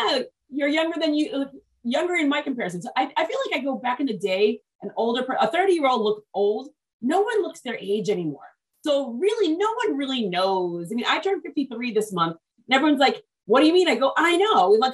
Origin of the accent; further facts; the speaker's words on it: United States; born there; I was conceived in Haiti, born in America